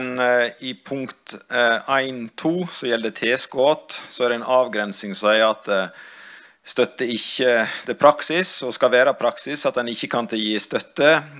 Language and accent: Norwegian; Vik, Vestland, Norway; Hjemme i Vik så er det lokale entreprenører innen bygg som har gjort det